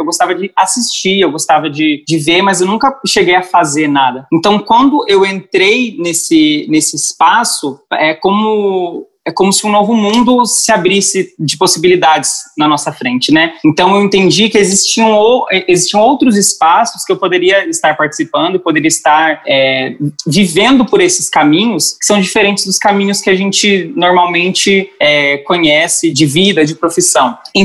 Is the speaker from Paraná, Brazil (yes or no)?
yes; Londrina, Paraná, Brazil; tenho 20 anos de idade, eu sou de Londrina, aqui no Paraná. Eu sou também ex-aluno do Marista Escola Social Irmão Acácio